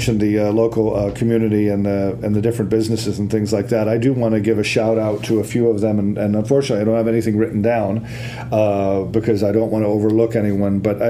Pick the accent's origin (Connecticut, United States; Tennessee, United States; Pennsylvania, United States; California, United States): Connecticut, United States; Ridgefield; I grew up in Ridgefield, Connecticut. I grew up in New England, and it's very much like that.